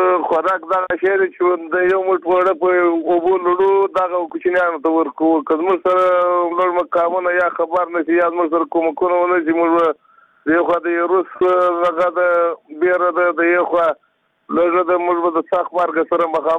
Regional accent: Badghis, Afghanistan; now in Herat, Afghanistan; د بادغیس ولایت یم. وسلاله په هرات کښې یم. دا دوه کاله کېږي د کورخ په ولسوالۍ کښې یم.

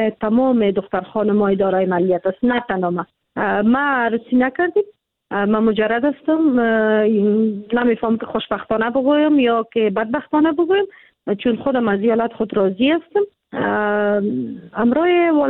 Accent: Kabul, Afghanistan; متولد کابل هستم، در کابل زاده شدیم، در کابل کلان شدیم

